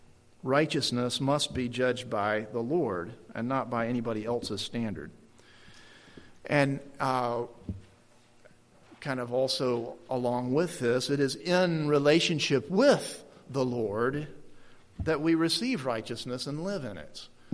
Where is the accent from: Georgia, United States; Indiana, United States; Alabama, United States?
Alabama, United States; Y'all, as I like to say since I'm from Alabama.